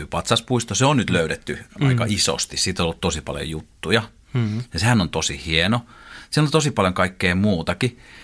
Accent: Hollola, Päijät-Häme, Finland; also born or lived in Lahti; Mäkin olen itse Hollolasta ja Lahdesta ja Lahden seudulta siitä

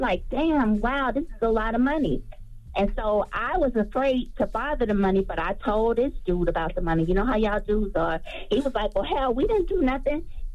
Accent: Florida, United States; I'm from Florida, so you know how I go down here.

